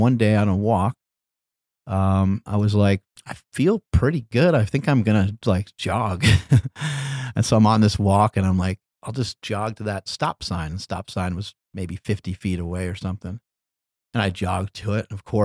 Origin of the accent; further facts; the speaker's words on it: Poughkeepsie, New York, United States; I grew up in Poughkeepsie, New York.